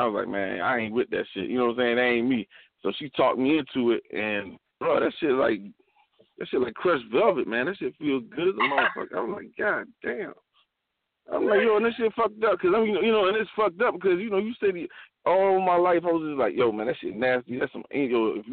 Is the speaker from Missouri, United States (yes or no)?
no; South Carolina, United States; I'm from South Carolina. You know what I'm saying? Yo, I got my phone in Cali because she moved back to Cali